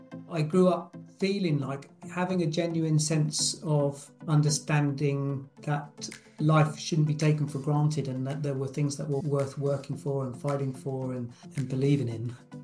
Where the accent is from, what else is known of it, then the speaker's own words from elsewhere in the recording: Rwanda; I was raised in Central Africa in a small country called Rwanda, right on the equator, where you could fry an egg on the corrugated iron roofs of our house.